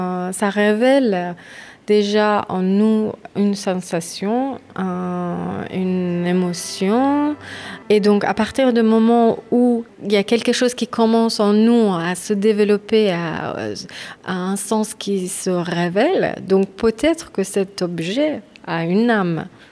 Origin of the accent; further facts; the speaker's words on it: Iran; Alors, je viens d'Iran, donc c'est un pays dans lequel le corps était toujours un sujet de tabou.